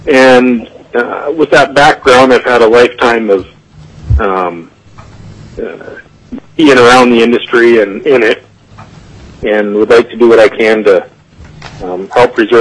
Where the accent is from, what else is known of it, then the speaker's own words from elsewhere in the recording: Yakutat, Alaska, United States; I was born in Fairbanks and raised in Yakutat.